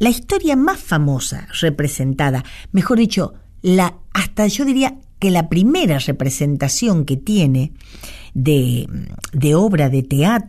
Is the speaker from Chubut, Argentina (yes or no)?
no; Cañuelas, Buenos Aires Province, Argentina; muy cerca de mi pueblo, de mi comarca, de mi reino, que es Cañuelas, de Cañuelas